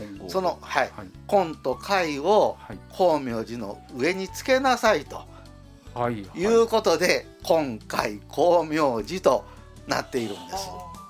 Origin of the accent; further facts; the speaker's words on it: Nagoya, Aichi, Japan; 自分 の, あの地元が名古屋ですので、